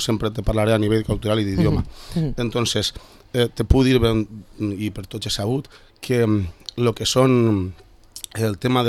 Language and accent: Catalan; Vila-real, Valencian Community, Spain; nosaltres som valencians, mai serem catalans i per supost som de la província de Castelló i de Villarreal.